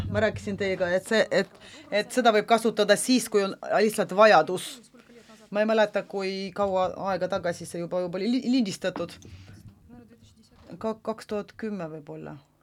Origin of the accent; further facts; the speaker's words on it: Kursk, Kursk Oblast, Russia; moved away as an adult; Ma töötasin Oriolis, aga ise ma olen Kurskist. Kurskis ma alustasin oma professionaalse tegevust ja pärast abielusin, läksin Orioli